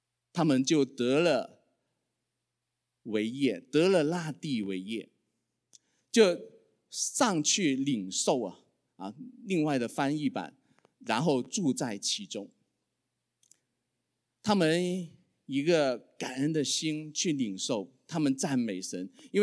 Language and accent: Chinese; Guangzhou, Guangdong, China; 我小的时候因为我在广州长大